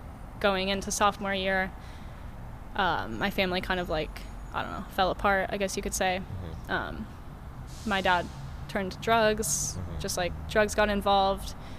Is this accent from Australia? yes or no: no; San Diego, California, United States; also born or lived in North Carolina; I grew up in San Diego.